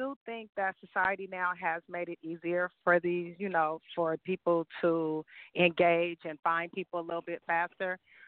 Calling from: California, United States; I'm calling from the Bay Area.

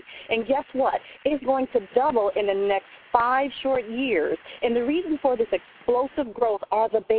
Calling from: New York, United States; Thank you so much, Craig. And … I'm calling in from New York.

